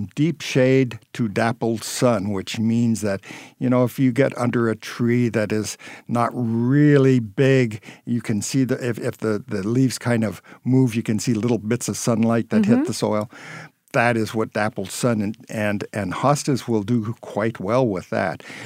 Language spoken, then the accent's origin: English; North Dakota, United States; now in Bismarck, United States; I'm originally from North Dakota, so when I told my family I was moving to Bismarck, they said, oh, good, you're moving back to North Dakota. And I said, no, this is Bismarck, Illinois.